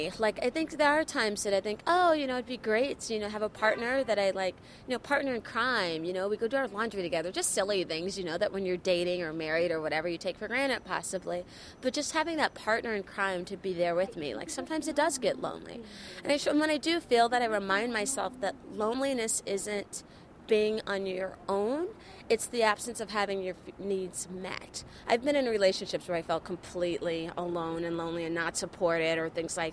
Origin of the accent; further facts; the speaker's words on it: Illinois, United States; now in New York, United States; I'm originally from Illinois, and I've been in New York almost 5 years.